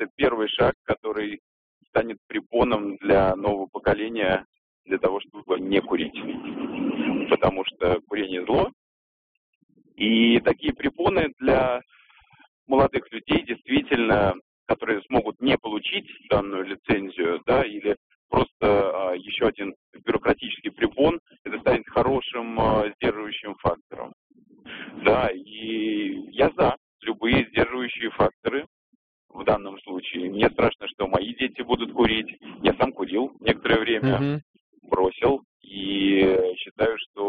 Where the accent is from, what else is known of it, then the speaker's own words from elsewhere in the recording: Moscow, Russia; я из Москвы.